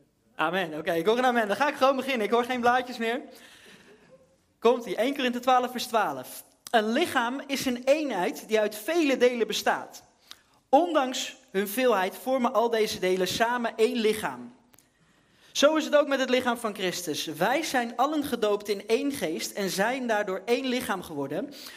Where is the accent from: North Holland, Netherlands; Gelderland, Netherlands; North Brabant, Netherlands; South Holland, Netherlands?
North Holland, Netherlands; Amsterdam; Misschien hoor je het aan mij, ik kom niet uit deze regio. Ik kom uit de regio Amsterdam.